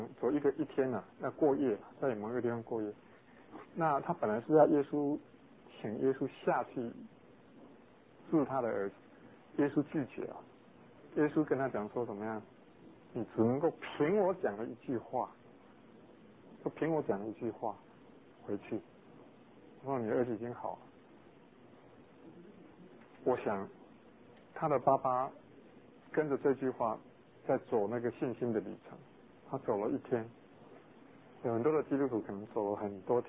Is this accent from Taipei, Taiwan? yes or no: no; Tainan, Taiwan; 我在乡下长大，以前我在台南农崎那边有吊桥，农崎是山地啊